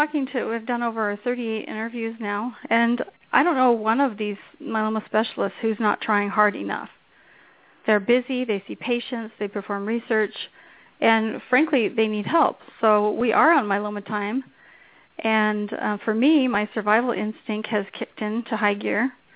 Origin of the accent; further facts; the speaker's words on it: California, United States; I grew up in the Bay Area. I'm a Silicon Valley girl, and so that's a lot of my background.